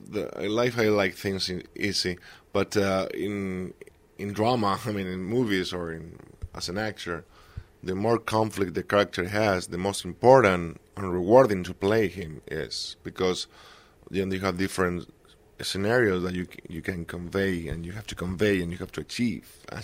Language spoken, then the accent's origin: English; Madrid, Community of Madrid, Spain; also born or lived in Las Palmas; Yes, I was born there, but my parents moved when I was three, I was raised in Madrid.